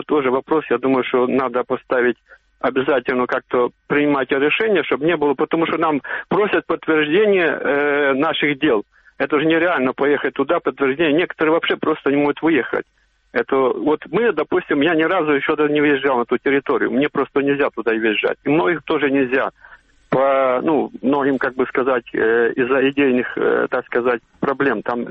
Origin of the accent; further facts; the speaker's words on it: Kharkiv, Kharkiv Oblast, Ukraine; я с Харькова. Сейчас переселенец, 6 лет живем у Харькова в модульном городке.